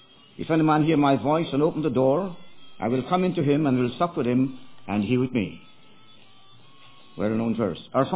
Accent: Jamaica; I'm originally from Jamaica, and I wasn't born in a Christian family, so to speak

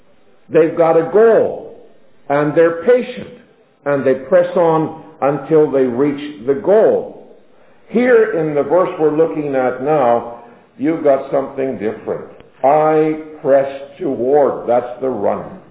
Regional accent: British Columbia, Canada; I'm from British Columbia, should be a fisherman.

